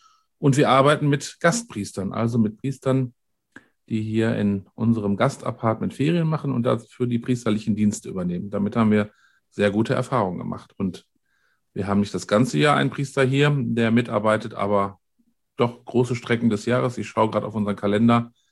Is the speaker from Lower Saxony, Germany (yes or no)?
no; North Rhine-Westphalia, Germany; wir sind beide aus dem Ruhrgebiet und waren da auch tätig.